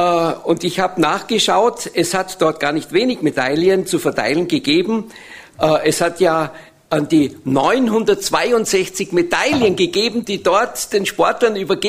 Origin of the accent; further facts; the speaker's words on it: Austria; dann hätten wir als Österreicher auch eine Chance gehabt, etwas zu gewinnen